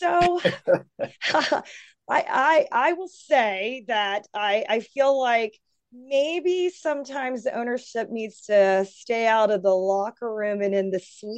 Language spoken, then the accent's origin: English; Virginia, United States; now in Charlotte, United States; I grew up in Virginia, and but I grew up, Virginia's a big place. I grew up in Northern Virginia